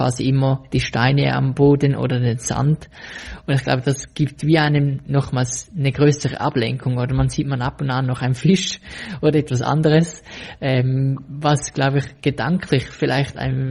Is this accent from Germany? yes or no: no; Switzerland; dass es ja eigentlich bei uns in der Schweiz jetzt einen sehr milden Sommer war